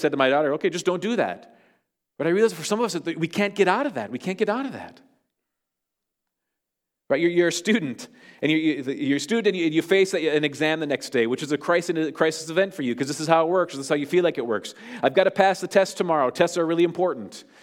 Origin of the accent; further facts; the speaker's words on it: Duluth, Minnesota, United States; I grew up in Duluth.